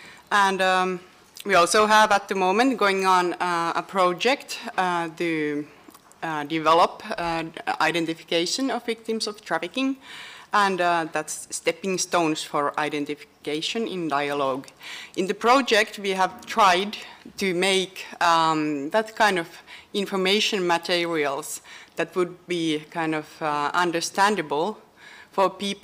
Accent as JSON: {"language": "English", "town": "Helsinki", "region": "Uusimaa", "country": "Finland", "second_language": "English", "said": "I'm from Finland, from Helsinki."}